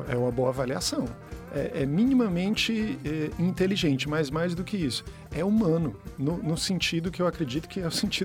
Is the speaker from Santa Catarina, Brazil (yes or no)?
no; Fortaleza, Ceará, Brazil; Eu lembro de estar passando na Barra do Ceará, onde fui criado